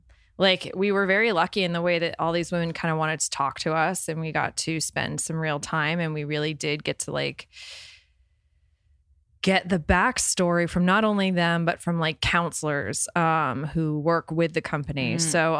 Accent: New Jersey, United States; and I grew up in New Jersey, and I just grew up in a house where like we weren't allowed to walk past litter.

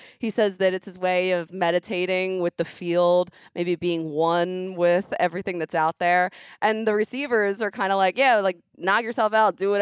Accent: Northeast, United States; Do you think we like him because we're from the Northeast and that he kind of just reminds us of our family and our friends and everyone that we grew up around?

